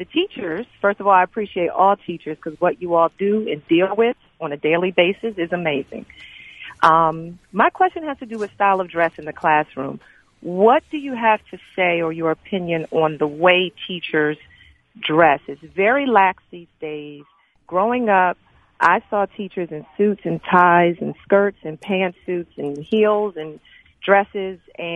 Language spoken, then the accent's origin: English; New Jersey, United States; My favorite teacher in elementary school was a man, Mr. Thomas, and I grew up in New Jersey.